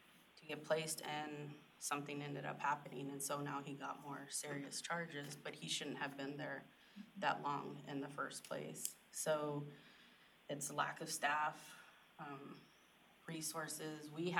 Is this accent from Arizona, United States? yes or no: yes; Arizona, United States; So I'm from Arizona. That's where I work crisis, and I worked in another little rural town in Arizona